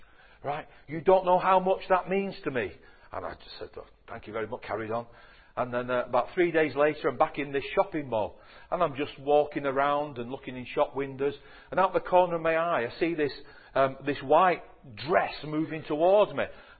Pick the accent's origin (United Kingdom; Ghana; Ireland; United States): United Kingdom; Manchester, North West England; I come from Manchester in England.